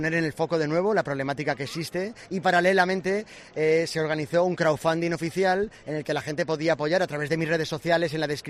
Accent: Madrid, Community of Madrid, Spain; born there; Yo soy madrileño de nacimiento, medio valenciano de corazón, mi mamá es de Valencia y yo, claro, llevo toda la vida viniendo aquí

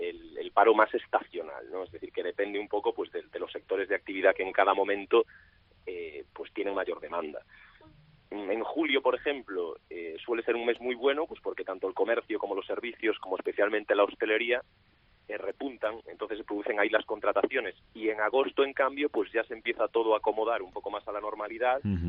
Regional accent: Galicia, Spain; born there; yo me permitirás que haga un poco el gallego en esto, ¿no? Que soy afincado en Cataluña desde hace unos cuantos años

